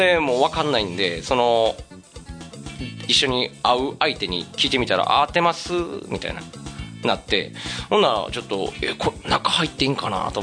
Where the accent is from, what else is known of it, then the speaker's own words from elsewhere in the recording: Kobe, Hyogo, Japan; 大阪って言ってもやっぱ僕ね、もともと神戸出身だったんでね、そんなにめちゃくちゃ行くこともなく、地元でもないし